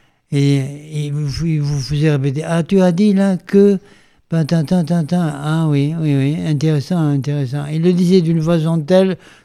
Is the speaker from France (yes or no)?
yes; Bordeaux, Nouvelle-Aquitaine, France; now in Paris, France; Je suis un petit Bordelais monté à Paris en 1950